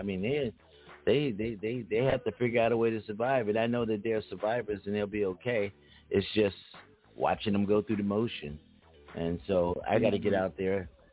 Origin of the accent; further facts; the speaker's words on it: New York, United States; now in Houston, United States; I'm from New York, and I'd rather have the heat than the cold, and I agree.